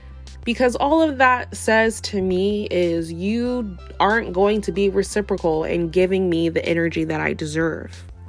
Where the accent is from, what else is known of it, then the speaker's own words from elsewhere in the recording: United States; I'm Black. But I'm Ghanaian American and I have very African, like, Black features.